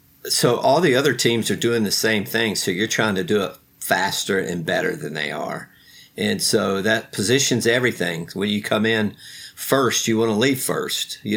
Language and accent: English; Charlotte, North Carolina, United States; But I have a twin brother, and he worked at Hendrick Motorsports. And we grew up in Charlotte. It's kind of the home, the central location of NASCAR racing.